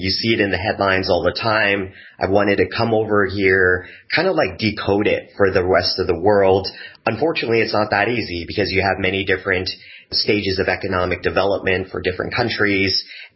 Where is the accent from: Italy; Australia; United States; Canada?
Canada; I'm Canadian. I have Vietnamese background. I'm of Vietnamese descent.